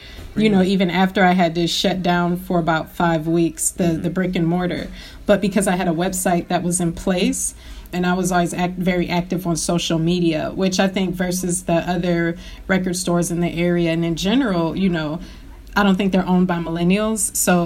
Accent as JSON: {"language": "English", "country": "Poland", "said": "I'm from Poland, you know, and like it was crazy."}